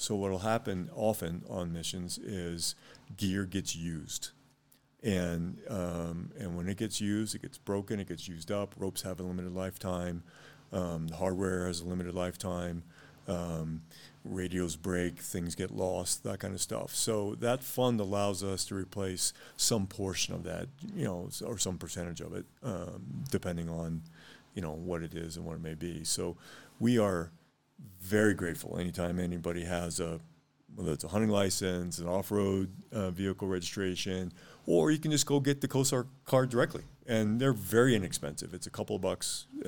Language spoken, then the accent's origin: English; Los Alamos, United States; I grew up in Los Alamos. I've been coming up here for over 50 years